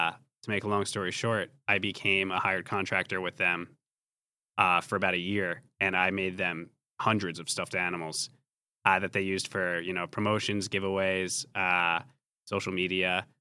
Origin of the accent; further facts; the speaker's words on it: New York, United States; I'm from New York. I went to the one in Jersey.